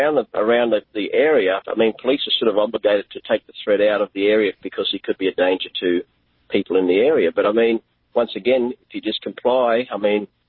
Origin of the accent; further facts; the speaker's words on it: Bronx, New York, United States; Yeah, I'm from the South Bronx.